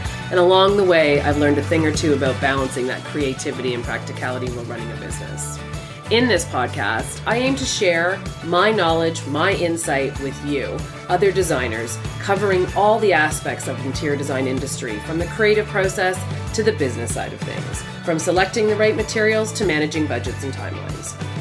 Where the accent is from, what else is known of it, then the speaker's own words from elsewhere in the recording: Canada; And I'm a Canadian.